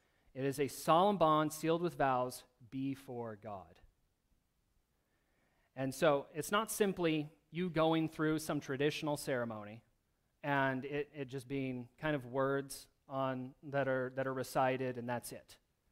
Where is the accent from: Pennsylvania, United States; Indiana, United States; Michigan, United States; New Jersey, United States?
Michigan, United States; When I was a kid in my hometown of Michigan, they renovated a park that we had there